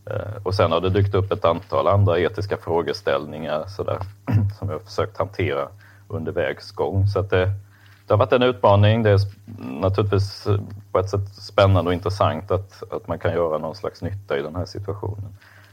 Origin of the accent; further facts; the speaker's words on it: Småland, Sweden; Jag är uppvuxen då i Småland i Bibelbältet. Uppvuxen i en frikyrklig familj där frågor kring Gud och synd och liksom de här stora frågorna var ständigt närvarande.